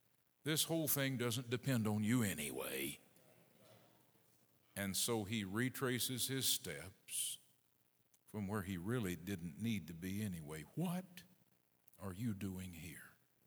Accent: Fort Worth, Texas, United States; I grew up in the Cold War in the 50s, elementary school, west side of Fort Worth.

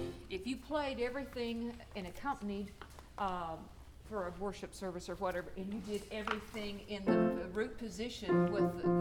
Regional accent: Oklahoma, United States; And I played for stage band when I was growing up in Oklahoma State.

